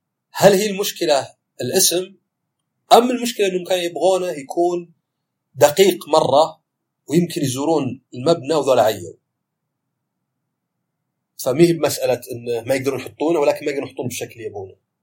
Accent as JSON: {"language": "Arabic", "country": "Saudi Arabia", "said": "يعني مرة تخيل عندنا في السعودية مثلا اروح المطعم"}